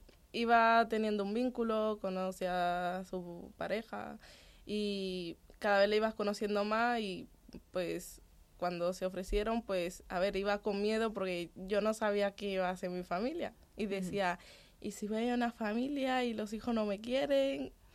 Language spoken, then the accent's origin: Spanish; Dominican Republic; Mi madre estaba en República Dominicana, de donde soy.